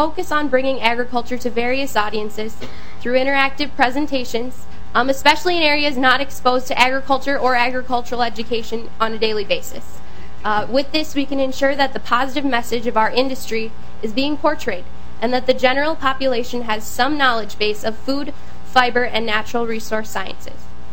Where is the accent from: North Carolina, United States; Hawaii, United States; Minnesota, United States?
Minnesota, United States; Trimont; Growing up in a rural community, I'm from Trimont, Minnesota, I was surrounded by corn and soybean fields my entire life.